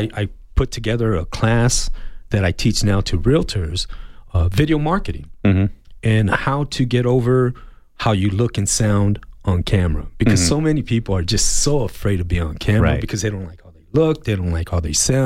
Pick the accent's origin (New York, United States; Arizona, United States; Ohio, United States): Arizona, United States; Tucson; born and raised in Tucson.